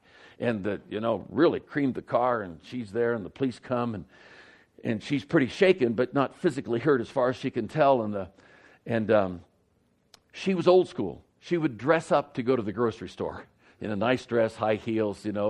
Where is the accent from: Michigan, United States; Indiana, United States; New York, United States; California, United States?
California, United States; Oakland; And we came back, and I grew up in Oakland, California.